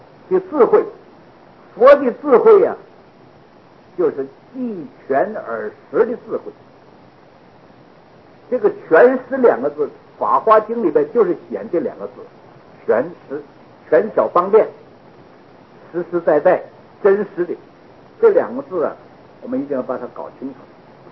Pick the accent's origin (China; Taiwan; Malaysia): China; 但是很可惜，我们中国人呢，中国的和尚盖了庙死了为止，没有继承的